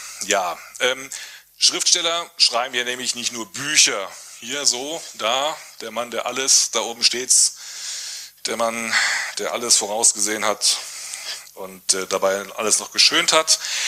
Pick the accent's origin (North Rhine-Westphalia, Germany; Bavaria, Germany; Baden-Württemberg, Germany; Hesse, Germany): Baden-Württemberg, Germany; Stuttgart; Ich komme aus Stuttgart.